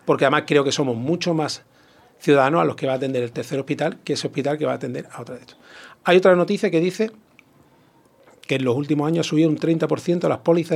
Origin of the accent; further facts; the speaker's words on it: Málaga, Andalusia, Spain; Porque a mí como malagueño me dolería mucho